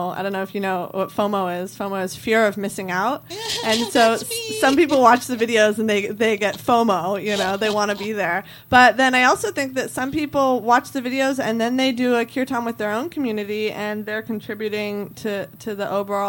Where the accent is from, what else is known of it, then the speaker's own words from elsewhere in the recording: San Rafael, California, United States; I grew up in Marin and went to college in Sonoma, so that's my hood.